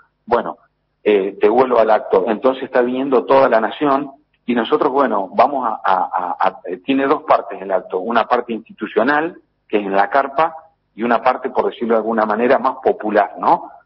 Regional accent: Argentina; nos sintamos orgullosos como argentinos

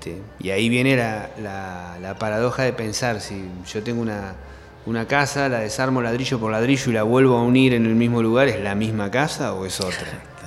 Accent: La Pampa, Argentina; Pero yo que soy un ciudadano de la Pampa, digamos, de la llanura y de la poca gente

